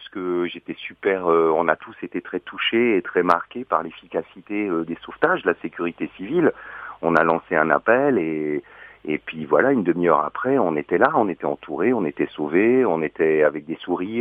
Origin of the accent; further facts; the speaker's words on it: Strasbourg, Grand Est, France; Oui, on est tous de Strasbourg, on est tous des quinquagénaires.